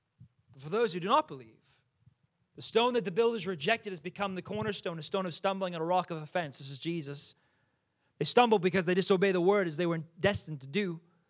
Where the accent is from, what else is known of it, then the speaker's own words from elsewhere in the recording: West Orange, New Jersey, United States; Like, "Where are you from?" I'm like, "I'm from West Orange." Like, "I'm from West Orange, New Jersey." Okay? This is where I'm from, all right?